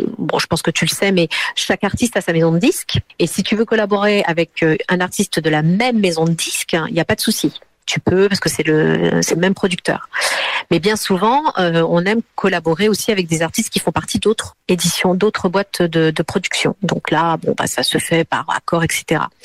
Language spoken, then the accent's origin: French; France; born there; même si je suis née en France, même si ma vie aujourd'hui est entre la France et le Portugal, mais j'ai quand même été attirée par cette culture portugaise et par mes racines.